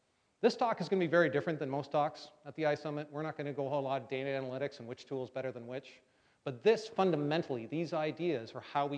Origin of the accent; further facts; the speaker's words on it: Canada; I'm Canadian and my French sucks, I'm sorry.